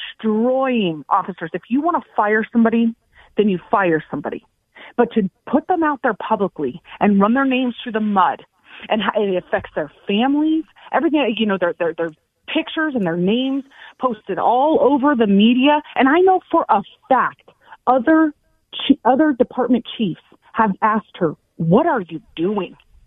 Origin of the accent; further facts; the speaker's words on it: Aurora, United States; This is my hometown we're talking about. And those who threaten to destroy it or do harm to Aurora, just know that I'm here.